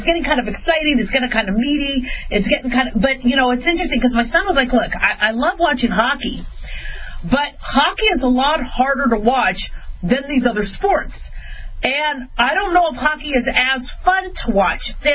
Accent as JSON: {"language": "English", "town": "Phoenix", "region": "Arizona", "country": "United States", "tie": "born or raised there", "also_born_or_lived": "Las Vegas / Los Angeles", "said": "Yeah, I grew up in Phoenix. I grew up in Vegas. I was born in L.A."}